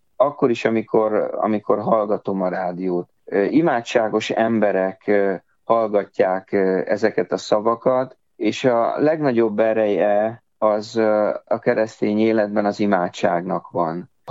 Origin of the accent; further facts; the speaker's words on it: Pécs, Baranya, Hungary; én születésem óta pécsi vagyok